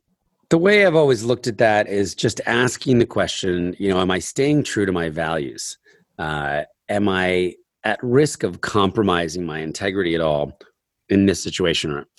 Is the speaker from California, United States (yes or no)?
no; New Jersey, United States; I grew up in New Jersey and we had a well and we used a huge amount of water.